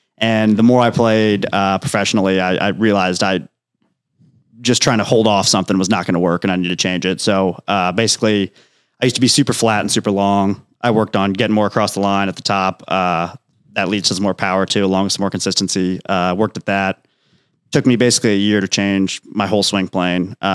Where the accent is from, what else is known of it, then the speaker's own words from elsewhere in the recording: Dublin, Ohio, United States; So I grew up in Columbus, Ohio, near Columbus, Dublin. If you've seen the memorial, pretty close to Muirfield Village. Grew up there.